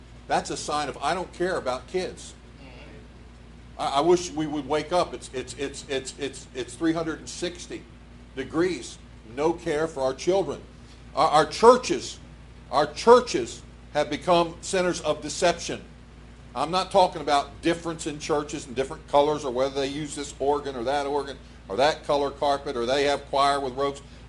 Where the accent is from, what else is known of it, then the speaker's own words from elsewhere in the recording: United States; I thank God that I'm American